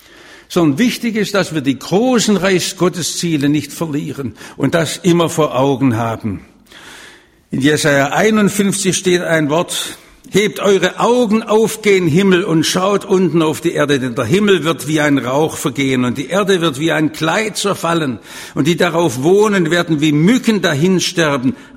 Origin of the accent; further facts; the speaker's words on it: Stuttgart, Baden-Württemberg, Germany; Bei uns in Stuttgart